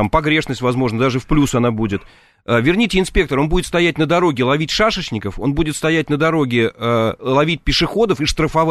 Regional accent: Moscow, Russia; я коренной москвич. Я родился и вырос в этом городе.

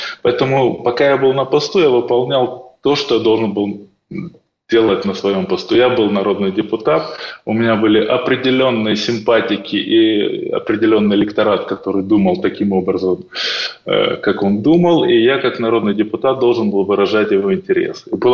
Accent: Dnipropetrovsk Oblast, Ukraine; я ведь не с Донецкой, не с Луганской, я из Днепропетровской.

